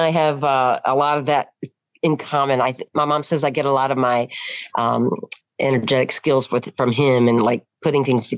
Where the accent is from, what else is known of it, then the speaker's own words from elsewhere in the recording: Rockingham County, Virginia, United States; also born or lived in Waynesboro, Virginia; I was born in Waynesboro, Virginia. Okay. However, that was very short lived and have been raised majority of my life right here in Rockingham County.